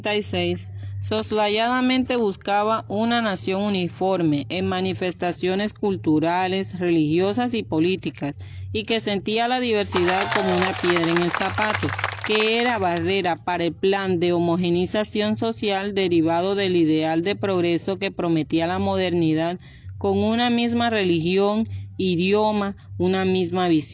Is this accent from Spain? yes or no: no; Colombia; dejándolos por fuera como ciudadanos colombianos